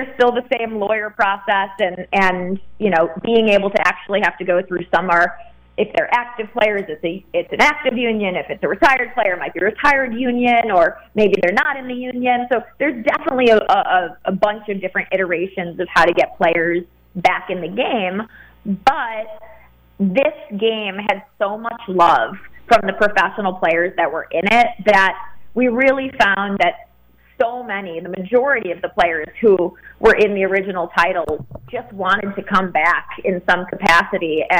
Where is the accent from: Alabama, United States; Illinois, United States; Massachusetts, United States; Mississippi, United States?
Illinois, United States; Chicago; But it was interesting because I grew up in Chicago, and that was the 90s were, the best time to grow up in Chicago.